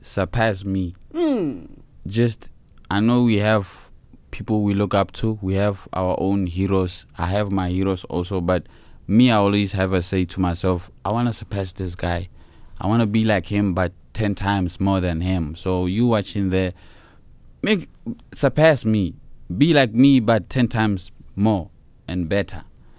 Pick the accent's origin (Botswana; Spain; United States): Botswana